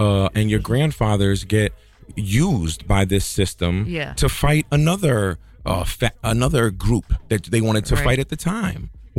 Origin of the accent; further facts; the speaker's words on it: Brooklyn, New York, United States; I grew up in Brooklyn.